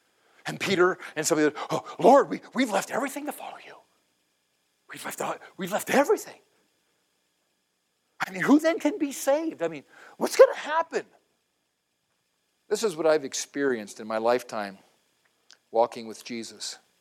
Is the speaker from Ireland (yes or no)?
no; Puerto Rico; You see, in Puerto Rico, growing up in Puerto Rico, we had this saying, mi casa es su casa.